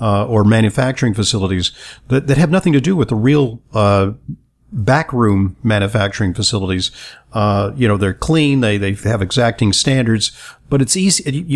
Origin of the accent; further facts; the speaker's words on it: New York City, New York, United States; I'm from New York City.